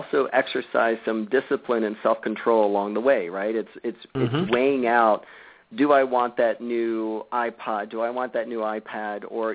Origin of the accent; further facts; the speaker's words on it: United States; now in Canada; So we're out of Canada up here, and I know you're in the States, and I come from the States